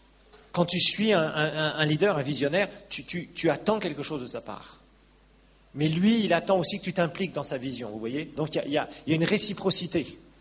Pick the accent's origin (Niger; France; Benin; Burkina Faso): France; j'ai été élevé en France